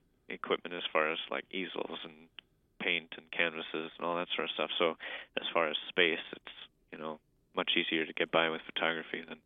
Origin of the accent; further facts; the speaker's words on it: Thief River Falls, Minnesota, United States; also born or lived in Tennessee; Well, I'm originally from Thief River, but I've moved around a little bit. I lived in Tennessee for, my middle school years with my parents moving down there for work. And then we came back up here.